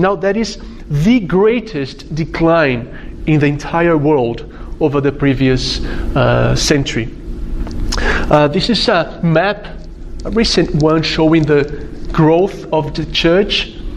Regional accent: Brazil; now in Granada, Spain; I live in southern Spain, in Granada. Though I'm originally from Brazil, I'm also Italian by nationality

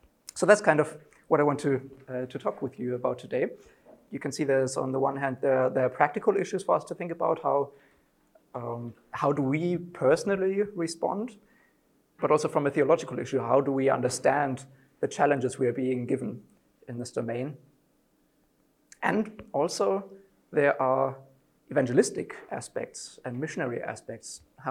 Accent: Zambia; now in Germany; I grew up in Zambia, and now I'm working in Germany as a PhD student

